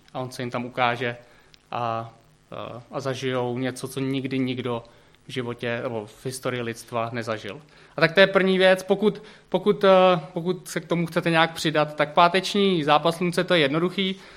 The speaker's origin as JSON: {"language": "Czech", "town": "Chotěboř", "region": "Vysočina Region", "country": "Czechia", "said": "a jsem z Chotěboře"}